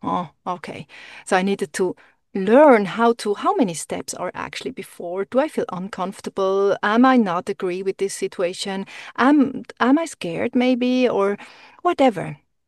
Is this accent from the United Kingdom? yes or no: no; Switzerland; English is a second language; So because he's from Argentina and I'm from Switzerland, so there are two cultures, two languages.